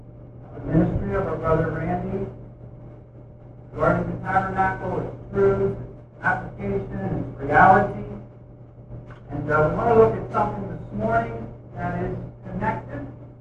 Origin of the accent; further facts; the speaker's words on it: Pennsylvania, United States; I am from North Pennsylvania, 1 hour east of here.